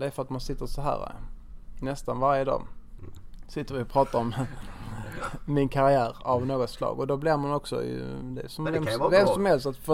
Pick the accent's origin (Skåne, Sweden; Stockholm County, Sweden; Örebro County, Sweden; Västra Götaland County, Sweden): Skåne, Sweden; Malmö; born or raised there